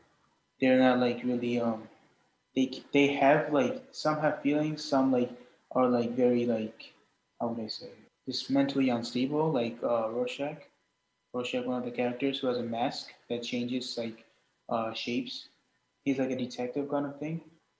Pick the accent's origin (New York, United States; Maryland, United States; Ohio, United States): New York, United States; Hudson; I'm 16, and I'm also from Hudson.